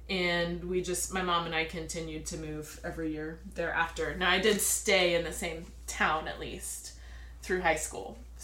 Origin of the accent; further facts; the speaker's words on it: Florida, United States; also born or lived in Orlando / Dallas area; I was born in Orlando and raised in South Florida, Fort Lauderdale, Boca Raton.